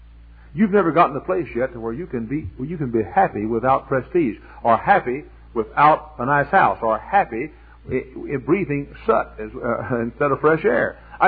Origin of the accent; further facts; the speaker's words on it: Texas, United States; I wanted to live in Texas. I was born and reared in the Holy Land right between Dallas and Fort Worth.